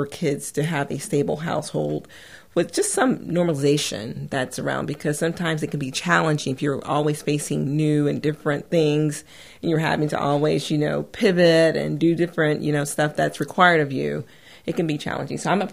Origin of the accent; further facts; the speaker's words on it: California, United States; also born or lived in Washington, D.C. / Idaho; I mean, I grew up in California. Then I spent some time in D.C. And then I believe also in Idaho is some of the places that we went to.